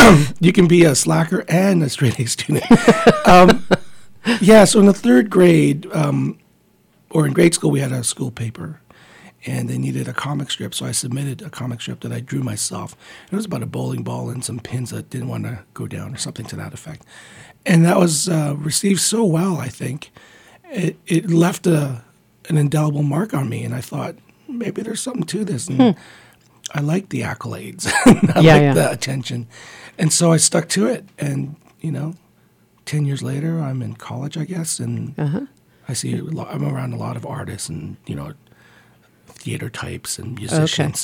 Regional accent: Montreal, Quebec, Canada; also born or lived in Philippines; now in Toronto, Canada; Yeah. I was born in the Philippines. My family immigrated to Montreal when I was four. I grew up there, went to school there.

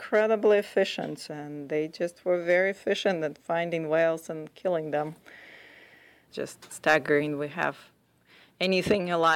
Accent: Russia; now in Seattle, United States; originally I'm from Russia, so that's where my accent is from.

